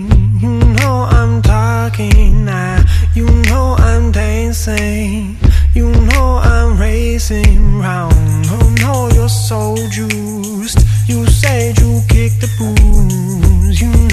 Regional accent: Málaga, Andalusia, Spain; Basque is a second language; Nire euskara ez da oso ona, barkatu. Ja, badakizuen bezala, Malagakua naiz.

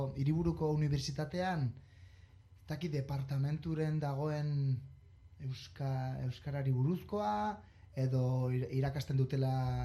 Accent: Basque Country, Spain; gu Euskal Herrikoa gara eta euskalduna gara.

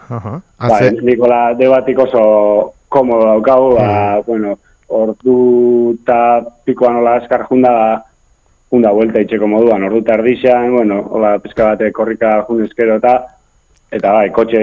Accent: Basque Country, Spain; Ergoibaren bizin nintzen nian da, ni Ergoibarkoan izateta.

